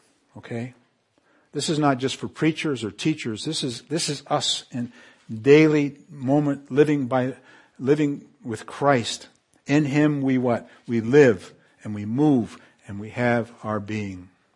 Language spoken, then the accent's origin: English; Canary Islands, Spain; I grew up in the Canary Islands, where I heard almost every day from everybody, si Dios quiere, means if God wills it.